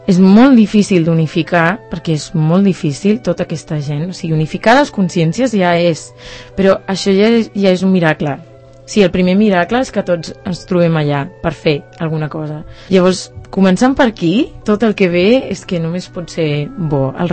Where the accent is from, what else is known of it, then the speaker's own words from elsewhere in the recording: Algeciras, Andalusia, Spain; Soc de Cádiz, sí, soc d'Algeciras.